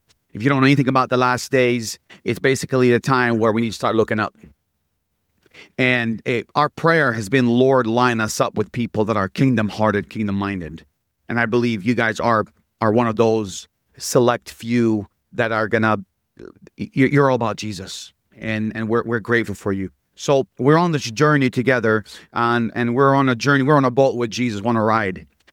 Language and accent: English; Bethlehem, West Bank, Palestine; also born or lived in Jerusalem; That's where I'm from. I was born in Jerusalem. I grew up in the birth city of Jesus Christ, the city of Bethlehem.